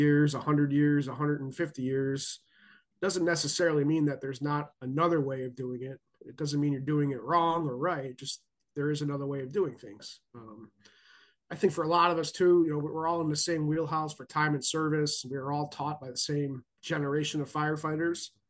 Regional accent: Northeast, United States; Like, you know, I'm from the Northeast. We're not very good at accepting change.

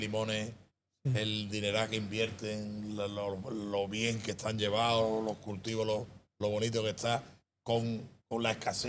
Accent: Region of Murcia, Spain; en una región que soy pionero, los murcianos soy pionero

